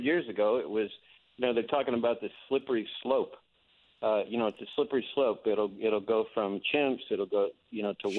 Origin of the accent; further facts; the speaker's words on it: Midwest, United States; born there; I mean, I was born in the Midwest. I ate meat every day of my life.